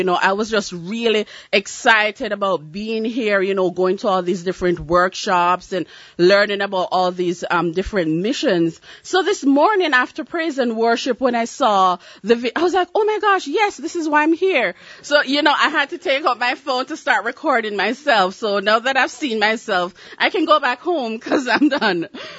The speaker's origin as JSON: {"language": "English", "country": "Jamaica", "said": "being a Jamaican, I have issues with punctuality."}